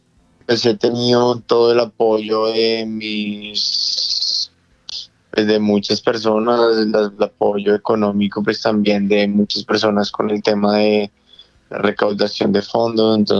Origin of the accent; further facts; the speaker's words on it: Colombia; en Colombia ahorita pues en mi país